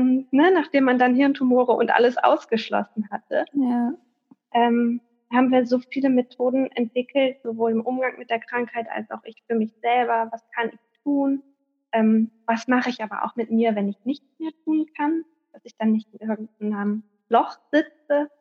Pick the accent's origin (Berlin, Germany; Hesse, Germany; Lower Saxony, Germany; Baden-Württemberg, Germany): Lower Saxony, Germany; born there; Ich bin gebürtige Ostfriesin, mich hat es aber vor einigen Jahren ins Münsterland verschlagen.